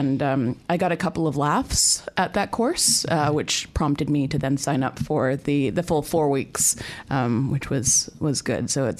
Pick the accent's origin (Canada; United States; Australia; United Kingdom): Canada; accent: Canadian; now in New Zealand; I am also a comedian, and my accent is from Canada, but I've been in New Zealand since 2014.